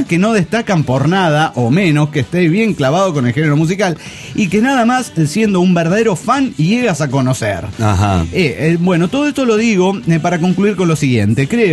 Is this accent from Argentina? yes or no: no; Dominican Republic; No, y soy de República Dominicana.